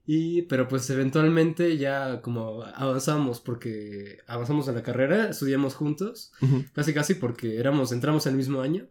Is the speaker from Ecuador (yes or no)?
yes; Ecuador; now in Mexico; antes pues yo soy de Ecuador. Viví en Ecuador. Me vine aquí a México en 2010.